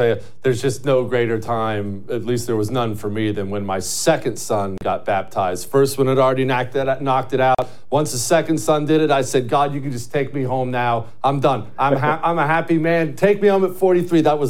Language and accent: English; Ohio, United States; born there; I'm an Ohio State fan. I was born in Ohio, and we lost to Michigan, you know, last week.